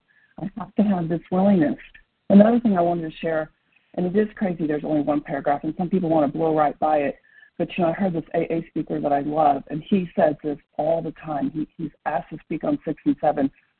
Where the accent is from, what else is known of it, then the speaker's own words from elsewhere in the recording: Tulsa, Oklahoma, United States; From Tulsa, Oklahoma, recovered compulsive overeater and bulimic.